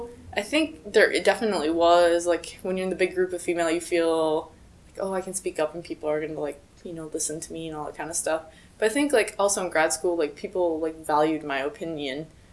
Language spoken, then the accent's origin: English; Midwest, United States; So, growing up in the Midwest, I think the East and West Coast cultures are much different